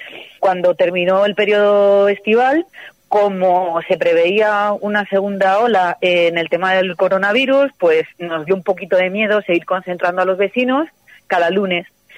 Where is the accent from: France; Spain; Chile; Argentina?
Spain; Lastras de Cuéllar, Castile and León; hay mucha gente que vive en mi pueblo pero va a Segovia a trabajar, pero natural del pueblo, agricultura y ganadería.